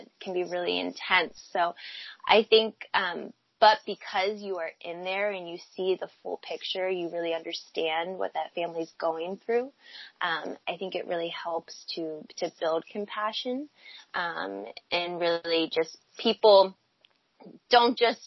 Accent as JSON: {"language": "English", "region": "Pennsylvania", "country": "United States", "tie": "born or raised there", "also_born_or_lived": "Los Angeles", "lives_now": "Seattle, United States", "said": "I grew up on the East Coast, actually, in Pennsylvania, and end up moving to L.A. In 2014, I believe."}